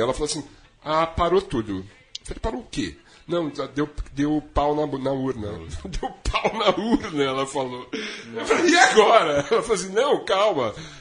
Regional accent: São Bernardo do Campo, São Paulo, Brazil; fui lá em São Bernardo, todo ano eu vou ter lá e vou ver lá o bairro onde eu moro, porque eu morei, que eu cresci e tal.

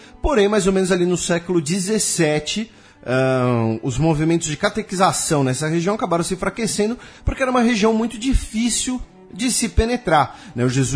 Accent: São Paulo, Brazil; Aqui a gente usa um termo bandeirantes porque a gente é de São Paulo, né

